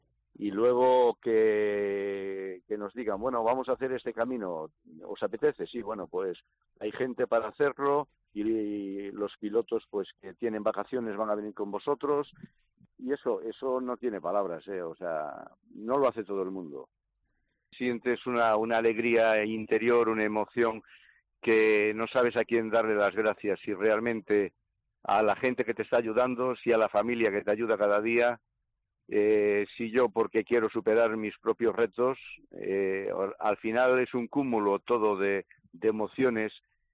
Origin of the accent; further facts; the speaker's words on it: Galicia, Spain; la catedral yo como gallego ya la conocía antes de tener el accidente